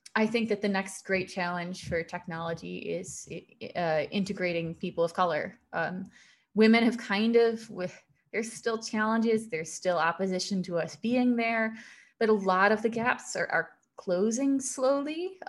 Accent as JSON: {"language": "English", "town": "Chicago", "region": "Illinois", "country": "United States", "said": "I know snow. I'm from Chicago."}